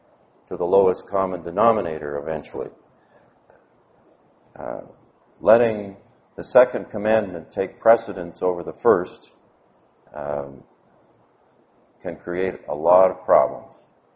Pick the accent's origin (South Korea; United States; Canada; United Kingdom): Canada; Just because I'm Canadian, you can't pick on me.